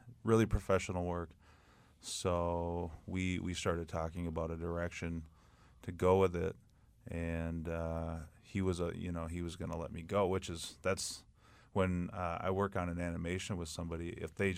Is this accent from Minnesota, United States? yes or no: yes; Minnesota, United States; So I'm from the Red Lake Nation, Band of Ojibways in Minnesota, and I got a little bit of Seneca in me too.